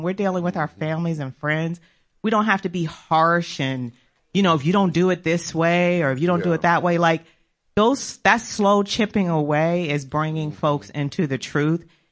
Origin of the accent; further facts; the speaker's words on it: Maryland, United States; because I was from Maryland and I'm in the South and people are very Christian in the South.